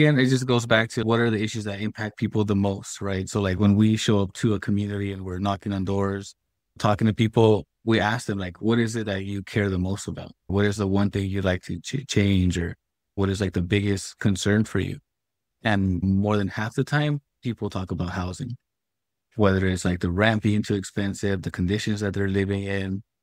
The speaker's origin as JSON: {"language": "English", "town": "Chula Vista", "region": "California", "country": "United States", "tie": "born or raised there", "said": "I was born here in Chula Vista. I was born and raised here, like the South Bay, South San Diego."}